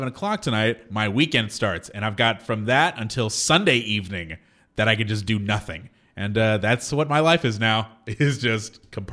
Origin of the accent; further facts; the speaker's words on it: Texas, United States; Because I'm from where the Dallas Cowboys are.